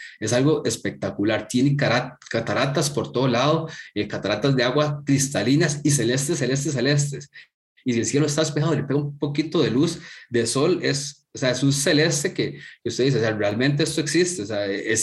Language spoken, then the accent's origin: Spanish; Heredia, Costa Rica; yo soy de Heredia, soy del centro, digamos, del país, de la ciudad, digamos que un citadino más.